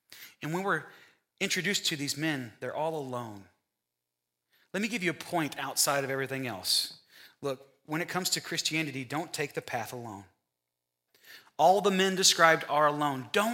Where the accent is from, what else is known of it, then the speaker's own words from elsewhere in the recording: United States; Privilege is that, you know, I'm an American, and so when the TV's on, I can change the channel.